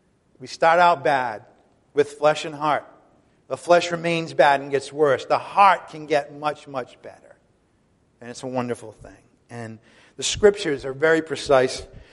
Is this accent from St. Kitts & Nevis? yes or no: no; Ireland; and I'm Irish, so maybe this is not an unreasonable thing to say